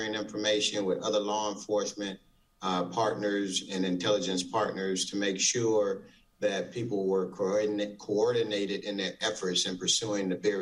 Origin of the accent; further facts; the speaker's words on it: Chicago, Illinois, United States; It has been ever since I was a young kid growing up in Chicago.